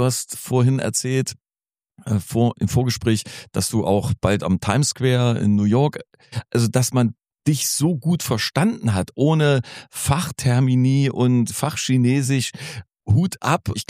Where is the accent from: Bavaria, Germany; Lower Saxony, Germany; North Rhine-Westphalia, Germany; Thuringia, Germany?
Thuringia, Germany; Eichsfeld kenne ich nicht.